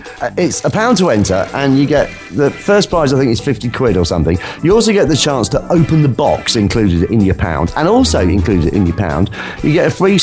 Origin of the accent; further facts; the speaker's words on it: Nottingham, East Midlands, United Kingdom; I didn't mention I was from Nottingham. That was the mistake I made last time.